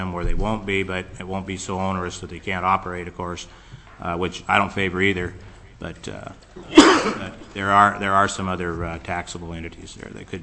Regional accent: Valdez, Alaska, United States; I come from Valdez, of course

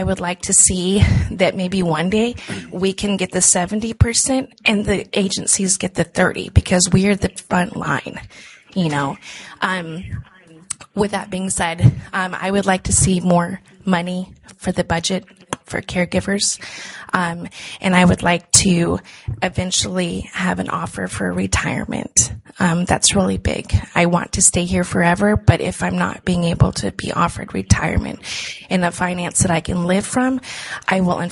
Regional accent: Ukraine; English is a second language; I myself am from Ukraine, so English is my second language.

